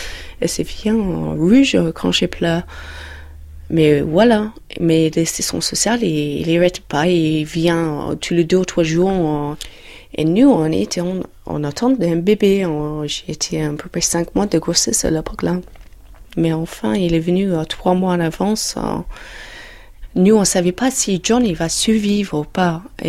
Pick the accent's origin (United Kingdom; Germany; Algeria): United Kingdom; England; French is a second language; now in France; je suis anglaise, je suis 30 ans, j'habite en France, en Loire-Atlantique.